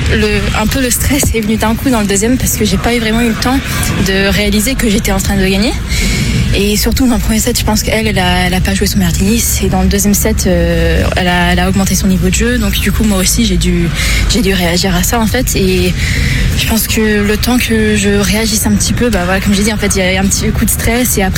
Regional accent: Saintes, Nouvelle-Aquitaine, France; Moi, je viens de Saintes, donc je suis pas très loin.

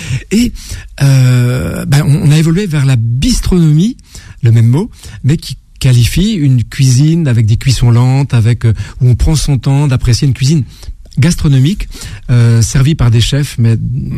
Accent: Saint-Frimbault-sur-Prières, Pays de la Loire, France; C'est mon village natal.

